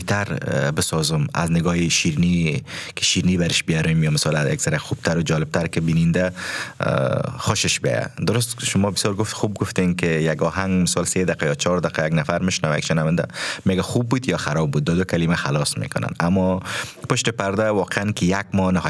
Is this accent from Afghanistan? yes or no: yes; Afghanistan; now in Germany; یک کشور خوبی است، وطنم از دوستش دارم